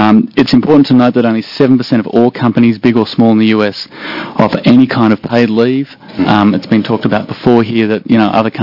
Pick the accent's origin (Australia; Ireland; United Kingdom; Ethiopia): Australia; moved away as an adult; now in United States; I'm an Australian. My wife's a Canadian. We moved to the US and proactively chose Oregon to launch our business 4 years ago